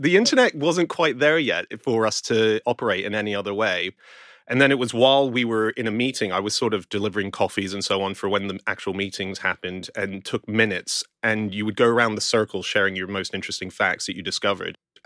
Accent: Australia; I'm Australian.

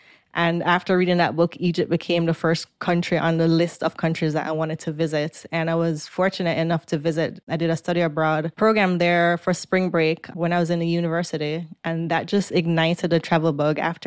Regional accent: Jamaica; accent: Jamaican; also born or lived in United States; now in United Kingdom; So almost immediately I lost my Jamaican accent and I started to speak with more of an American accent. And you just start to just assimilate more into the American culture. Funny enough, I moved to the UK and my Jamaican accent came back.

